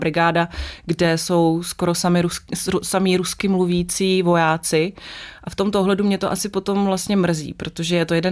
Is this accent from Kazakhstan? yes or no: yes; Kazakhstan; že pocházím z Kazachstánu, takže jsem musela vysvětlit tu genezi vlastně sebe.